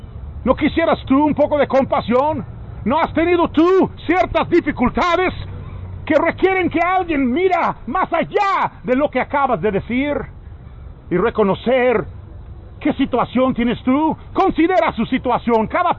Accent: United States; especialmente en mi tierra, en Estados Unidos.

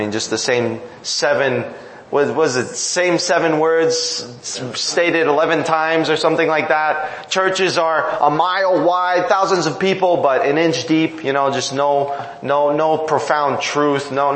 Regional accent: Canada; I'm always made fun of for my last name and because I'm Canadian.

